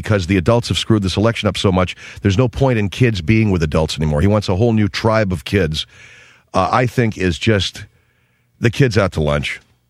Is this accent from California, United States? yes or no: yes; Pasadena, California, United States; also born or lived in Arcadia; Because if you grew up in Southern California, well, like I come from Pasadena, Arcadia, and we used to hang out at Newport Beach, Laguna Beach, Seal Beach, Huntington Beach, that area there.